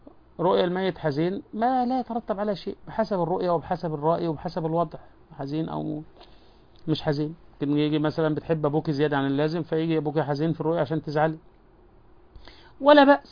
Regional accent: Mansoura, Dakahlia, Egypt; كان عندنا في المنصورة شيخ زمان

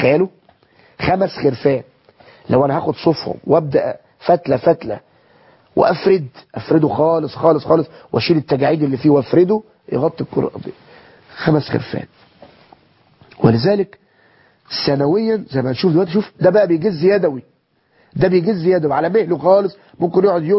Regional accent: Egypt; معز الانجورا ده يمكن مش موجود عندنا في مصر

